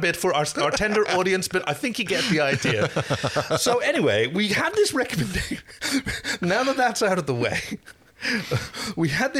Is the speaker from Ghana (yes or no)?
no; Northern Ireland, United Kingdom; Okay, so I am of Northern Irish ancestry, and I spent a part of my childhood in Northern Ireland.